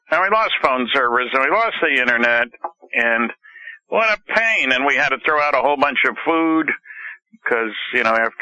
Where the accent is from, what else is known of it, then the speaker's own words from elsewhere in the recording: New Jersey, United States; And, of course, I missed the MUFON conference in New Jersey, my home state.